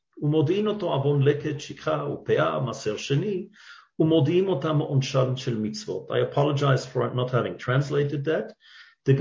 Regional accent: Switzerland; English is a second language; I grew up in Switzerland

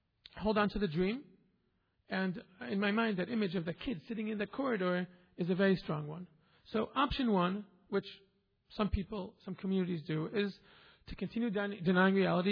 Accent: Israel; moved away; I came from Israel. Bezrat Hashem, I'll be going back there.

